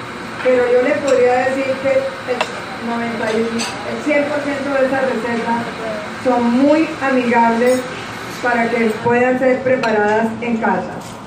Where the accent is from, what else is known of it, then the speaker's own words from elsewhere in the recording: Montería, Córdoba, Colombia; A que vengo del Caribe, de Montería, de una casa donde todavía cocinamos tradición